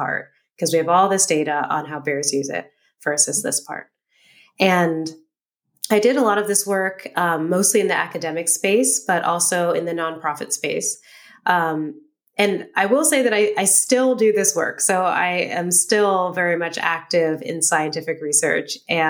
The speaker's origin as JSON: {"language": "English", "town": "San Francisco", "region": "California", "country": "United States", "tie": "born there", "said": "I came from a very urban background. So I was born in San Francisco, in the city."}